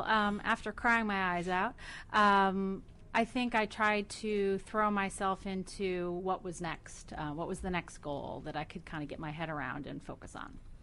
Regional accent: New Jersey, United States; I'm from New Jersey.

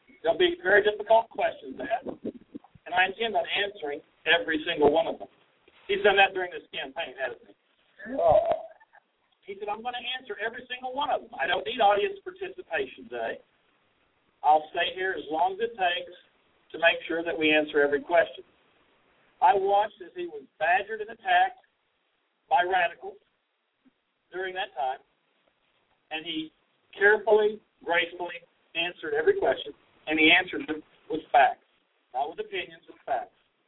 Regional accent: Oklahoma City, Oklahoma, United States; I'm from South Oklahoma City, and it's my privilege to serve the citizens on the legislature here for several years.

